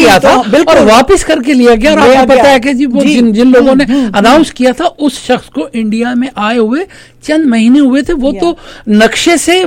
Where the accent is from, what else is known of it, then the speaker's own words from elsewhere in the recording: Rawalpindi, Punjab, Pakistan; چونکہ میرا پنڈی سے تعلق ہے